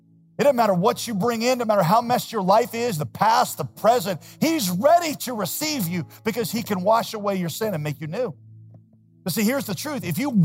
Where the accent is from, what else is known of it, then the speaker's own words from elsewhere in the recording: Winston-Salem, North Carolina, United States; As a teenager in a church that I grew up in Winston-Salem